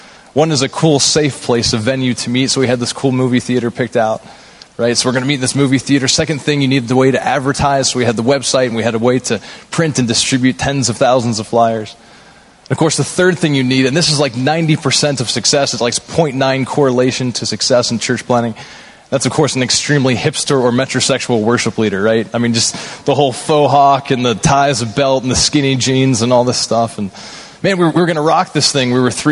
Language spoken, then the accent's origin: English; Springfield, Missouri, United States; there we are from Springfield, Missouri, where we didn't have a single non-Christian friend